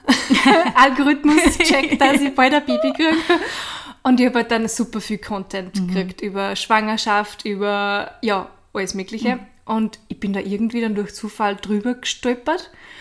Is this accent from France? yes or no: no; Austria; bin die Cousine von der Verena. Und wie man hört, bin ich aus Österreich